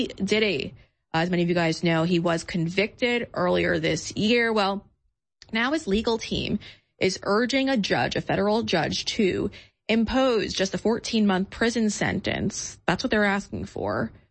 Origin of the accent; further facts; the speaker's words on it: New York, United States; And I remember because I'm from New York. So in Long Island, a lot of these parties did happen.